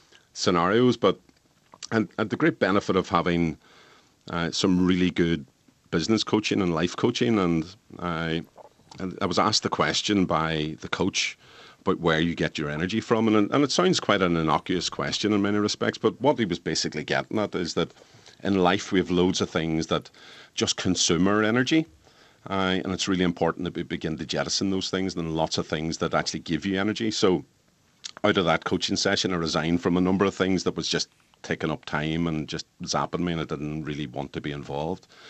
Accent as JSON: {"language": "English", "town": "Derry", "region": "Northern Ireland", "country": "United Kingdom", "said": "Do I lie and say I'm from Strabane, or to be honest with myself and with the people I'm talking with and actually tell them I'm from Derry?"}